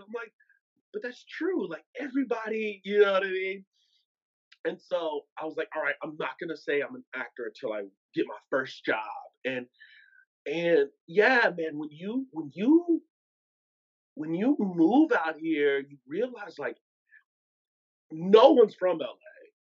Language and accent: English; Dallas, Texas, United States; From Dallas, Texas, originally, yeah.